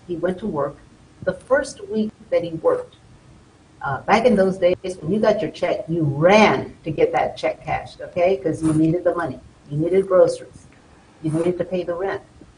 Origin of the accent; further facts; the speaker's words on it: Lubbock, Texas, United States; moved away as an adult; I fortunately moved away from my hometown of Lubbock, Texas, after my career took off in the labor movement